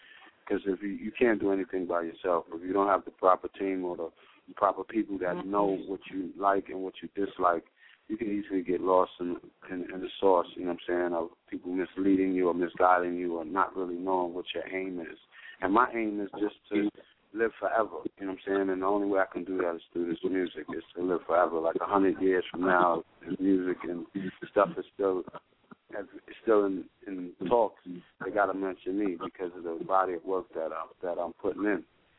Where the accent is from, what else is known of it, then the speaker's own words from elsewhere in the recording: Bronx, New York, United States; I'm from the Bronx.